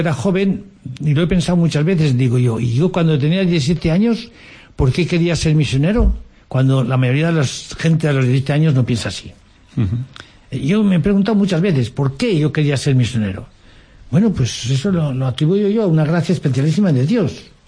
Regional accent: Navarre, Spain; now in Japan; tenía mi familia, tenía mi tierra, mi lengua, mi Navarra, que yo amo mucho.

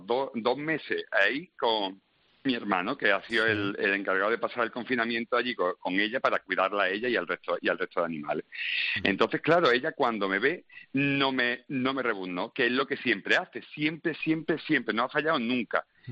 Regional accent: El Borge, Andalusia, Spain; en mi pueblo, en el Borges, en la Sarquía, aquí en Málaga, todo el mundo tenía un burro en esa época

